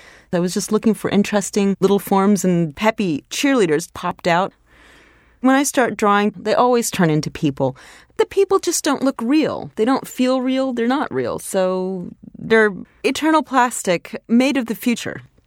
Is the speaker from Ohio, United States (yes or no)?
yes; Columbus, Ohio, United States; moved away as an adult; now in New York, United States; I grew up in Columbus, Ohio, and I've lived in New York since about 91, where I came here for graduate school.